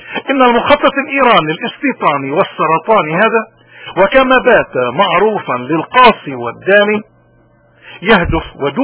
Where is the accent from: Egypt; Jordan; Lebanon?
Lebanon; اليوم احنا ضروري كلبنانيين عموما وكمسيحيين ودروس تخصيصا انه ننتبه لوين رايحين.